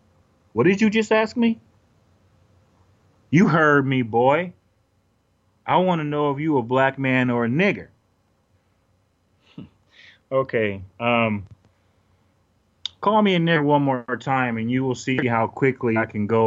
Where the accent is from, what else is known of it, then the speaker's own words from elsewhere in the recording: Arizona, United States; Also, growing up in Arizona, I dealt with the real deal racists